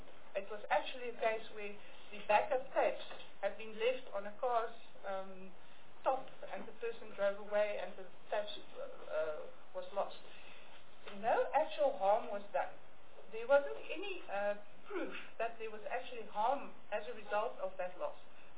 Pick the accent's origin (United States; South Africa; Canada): South Africa; South Africa is a very good place in the sense that we are in the same time zone as Europe, and we are an English-speaking country, so we have a lot of opportunities here